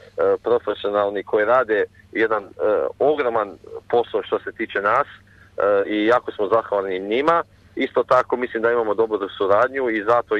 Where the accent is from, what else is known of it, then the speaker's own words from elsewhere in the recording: Croatia; now in Australia; Mi kao Hrvati nismo nikad bili otvoreni drugima koliko mi želili biti.